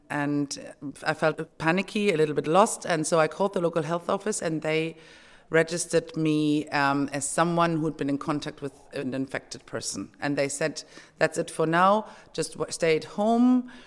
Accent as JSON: {"language": "English", "country": "Germany", "also_born_or_lived": "United Kingdom", "said": "I'm 48 years of age and I'm originally from Germany, but I lived in the UK for over 20 years."}